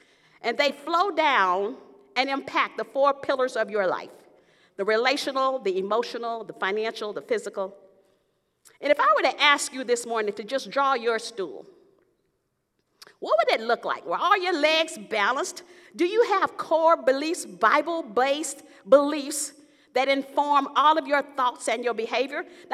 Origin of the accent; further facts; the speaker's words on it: the South, United States; I'm from the South, so I remember my dad had to go to the back of the Dairy Queen to pick up his hamburger.